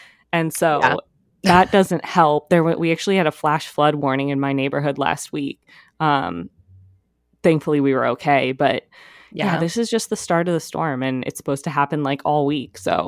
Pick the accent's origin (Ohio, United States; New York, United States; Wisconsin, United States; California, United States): California, United States; So, of course, I have to bring it up because I'm a Californian.